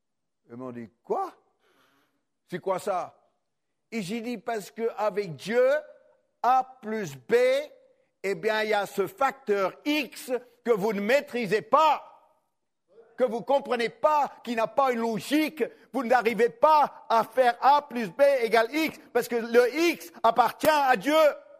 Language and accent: French; France; c'est là où nous, en tant que Français, nous sommes dans un désavantage très important.